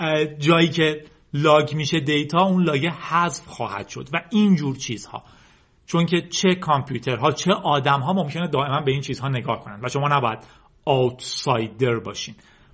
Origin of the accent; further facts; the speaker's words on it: Iran; خوشبختانه ما به عنوان یک ایرانی به اندازه کافی ازش شنیدیم